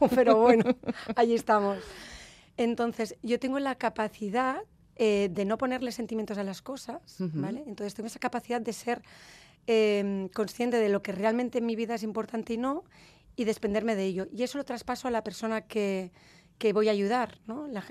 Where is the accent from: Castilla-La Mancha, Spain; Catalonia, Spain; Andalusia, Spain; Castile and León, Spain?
Catalonia, Spain; soy catalana, pero no me salió esa vena catalana en ese momento. Debe ser que mi madre es maña y me salió por ahí la vena maña.